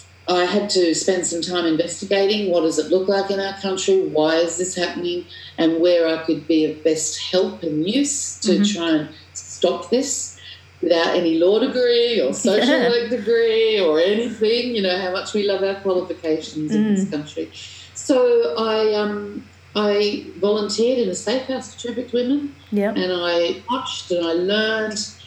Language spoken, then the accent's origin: English; Australia; Being Australian, we tend to have quite good, strong voices, don't we?